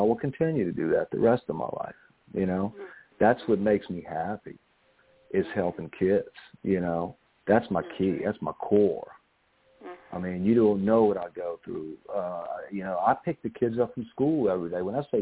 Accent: New Orleans, Louisiana, United States; I mean, I'm from New Orleans, you know. I mean, we drinking since we were born, you know.

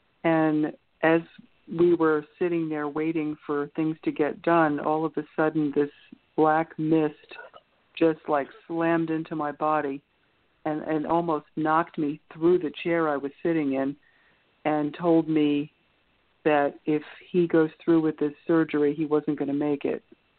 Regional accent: New York, United States; now in Florida, United States; I'm from New York, but I live in Florida.

